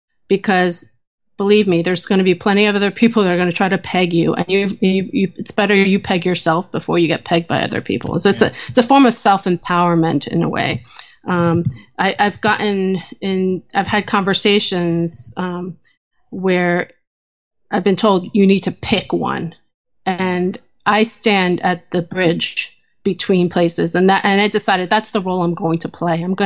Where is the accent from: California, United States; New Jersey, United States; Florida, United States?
New Jersey, United States; And I grew up moving around a lot because of my father's job as a Methodist pastor. And growing up in New Jersey in the 1980s was an interesting time as an Asian American